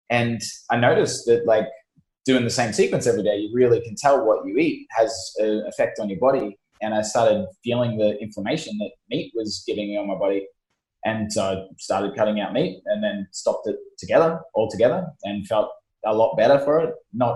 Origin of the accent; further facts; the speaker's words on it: Australia; I grew up in country Australia, which is kind of like Texas.